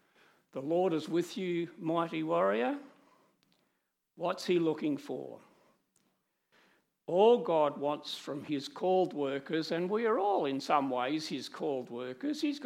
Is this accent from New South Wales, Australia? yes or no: yes; Newcastle, New South Wales, Australia; also born or lived in Sydney; I moved from Newcastle, where I had grown up, to Sydney.